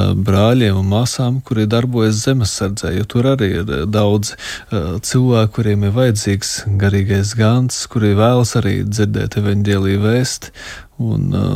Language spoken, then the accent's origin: Latvian; Jūrmala, Latvia; Es pats no Jūrmalas esmu